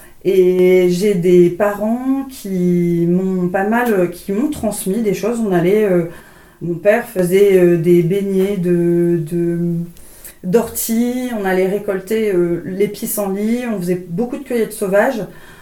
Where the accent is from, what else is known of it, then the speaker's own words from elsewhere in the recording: Lille, Hauts-de-France, France; Je passais tous mes week-ends chez ma grand-mère quand même, donc à la campagne. Je suis lilloise, hein, donc c'est vraiment une grosse ville.